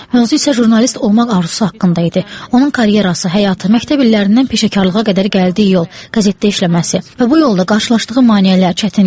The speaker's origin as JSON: {"language": "Azerbaijani", "country": "Moldova", "lives_now": "Azerbaijan", "said": "Mən özüm Moldavadanam və bir ildir ki, Azərbaycandayım."}